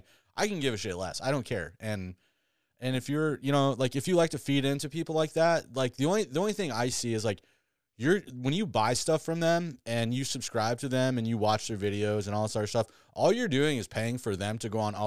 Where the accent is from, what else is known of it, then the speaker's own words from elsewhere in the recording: Michigan, United States; And where I grew up in Michigan, man, we didn't have any otters or anything like that.